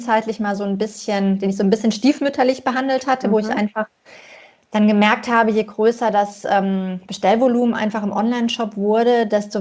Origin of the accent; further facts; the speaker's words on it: Germany; als wir Deutschen